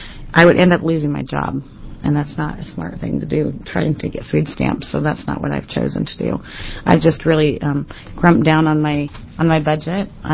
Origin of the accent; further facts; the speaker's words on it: Beaverton, Oregon, United States; I'm actually from Beaverton, Oregon, and I am a single parent of two girls.